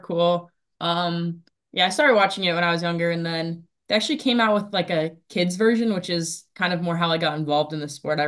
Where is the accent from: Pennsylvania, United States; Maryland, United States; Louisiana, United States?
Maryland, United States; North Potomac; I'm 19, and I'm from North Potomac, Maryland.